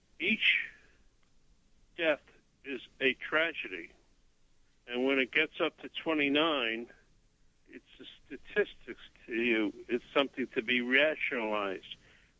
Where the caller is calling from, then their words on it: Brooklyn, New York, United States; from Brooklyn.